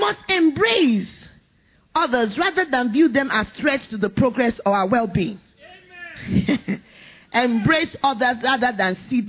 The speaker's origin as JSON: {"language": "English", "country": "Nigeria", "said": "You know, it's good I'm Yoruba, because the other person can say this."}